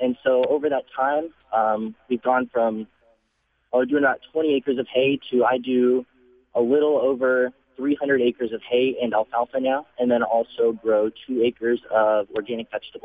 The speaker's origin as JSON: {"language": "English", "region": "Kansas", "country": "United States", "said": "So I'm from Kansas, but Iowa's my second home now."}